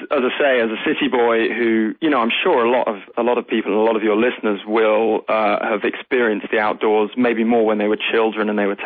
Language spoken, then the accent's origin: English; London, United Kingdom; I'm a city boy. I'm a Londoner.